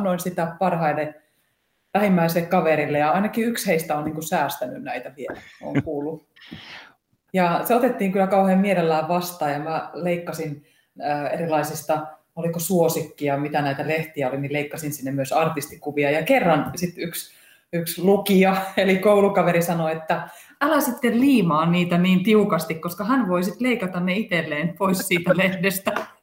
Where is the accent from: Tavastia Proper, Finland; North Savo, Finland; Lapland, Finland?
North Savo, Finland; Kuopio; moved away as an adult; also born or lived in Varkaus / Tampere; now in Helsinki, Finland; Mä oon kotoisin Kuopiosta. Asuin Kuopiossa tai Varkaudessa ensimmäiset 5 vuotta ja sitten sen jälkeen muutettiin Kuopioon. Kuopiosta muutin sitten opiskelemaan Tampereelle, Tampereelta Helsinkiin